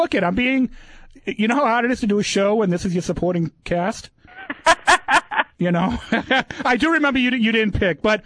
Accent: Boston, Massachusetts, United States; I grew up in Boston, as you can tell by my gorgeous King's English, and I was a Patriots fan

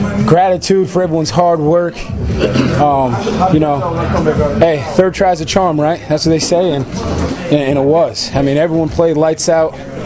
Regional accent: Massachusetts, United States; Yeah, I grew up in Massachusetts.

